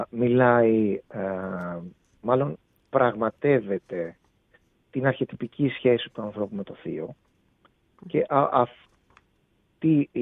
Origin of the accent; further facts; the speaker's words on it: Western Greece, Greece; Έχω μια ιδιαίτερη αγάπη για τον τόπο μου, για τη Δυτική Ελλάδα και προσπαθώ να είμαι ενεργός και εκεί.